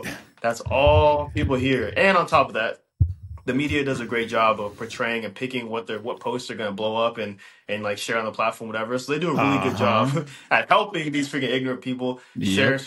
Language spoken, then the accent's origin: English; Chino Hills, California, United States; I grew up in Chino Hills.